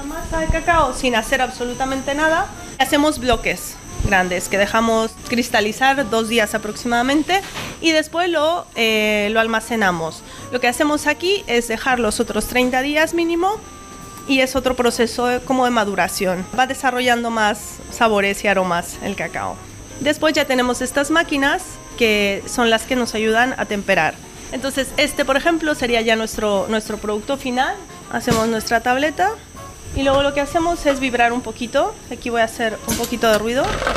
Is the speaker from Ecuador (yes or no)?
no; Mexico; Justo acabo de ir a plantaciones en México, que yo soy de México